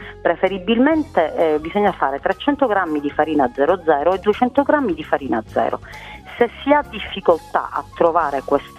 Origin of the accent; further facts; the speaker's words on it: Ragusa, Sicily, Italy; now in Melbourne, Australia; nella ricetta tradizionale noi usiamo il caciocavallo ragusano, che è un formaggio tipico delle nostre parti